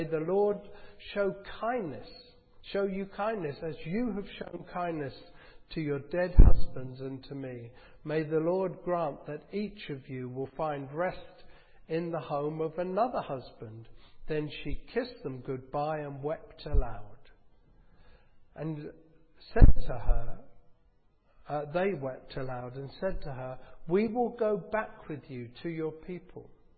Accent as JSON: {"language": "English", "country": "United Kingdom", "said": "And there's something in us as British people, I know not everyone's going to be British, which is good, I'm glad."}